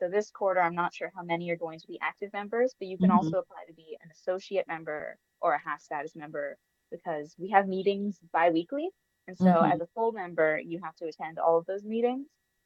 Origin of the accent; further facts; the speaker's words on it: United States; one of the main cultural differences I've seen through just learning Mandarin and growing up in America is, how do I say it, social etiquette.